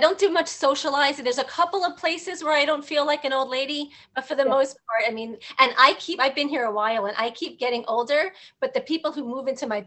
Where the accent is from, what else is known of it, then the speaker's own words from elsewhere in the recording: Manhattan, New York, United States; I'm from Manhattan